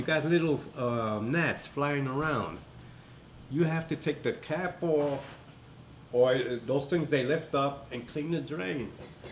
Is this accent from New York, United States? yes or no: yes; Bronx, New York, United States; Yeah, I'm from the Bronx.